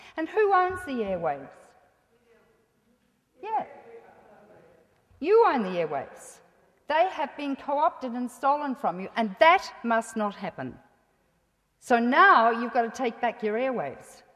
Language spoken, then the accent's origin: English; Australia; I had no right to be talking about this and Star Wars and the like because I'm an Australian.